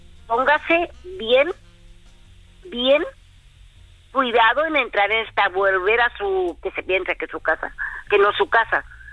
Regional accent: Barcelona, Catalonia, Spain; Yo soy de Barcelona, si yo fuera de Madrid

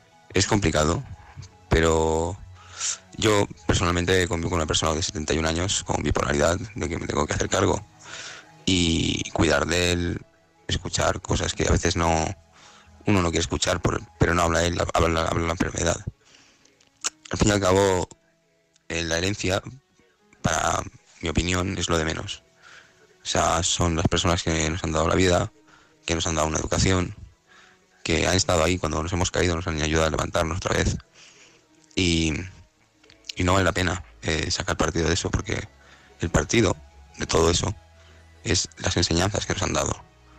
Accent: Alicante, Valencian Community, Spain; de Alicante.

